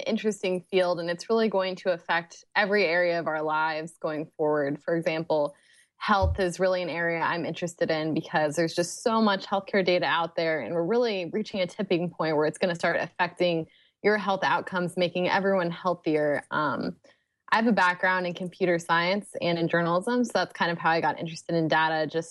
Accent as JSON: {"language": "English", "region": "the South", "country": "United States", "said": "I usually say data, but I'm also from the South."}